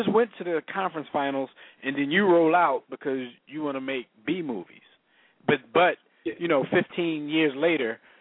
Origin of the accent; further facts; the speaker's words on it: Akron, Ohio, United States; I love Cleveland. I'm from Akron.